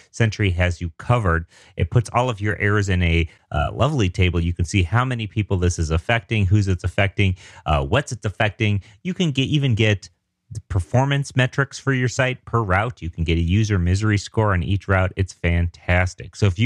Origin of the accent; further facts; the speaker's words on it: Denver, Colorado, United States; I'm a developer from Denver.